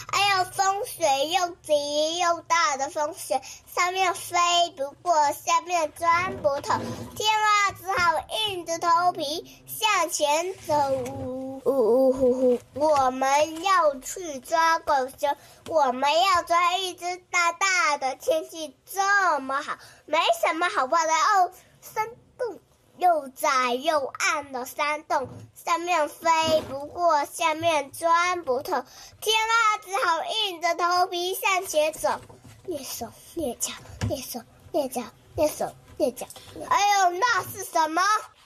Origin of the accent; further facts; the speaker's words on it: Chaozhou, Guangdong, China; 今年6岁了，我来自潮州，